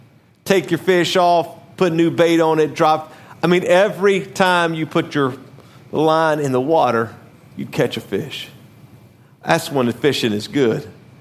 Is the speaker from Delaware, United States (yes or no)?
no; Louisiana, United States; When I was growing up in Louisiana, we had a number of different places we would go fishing with the pastor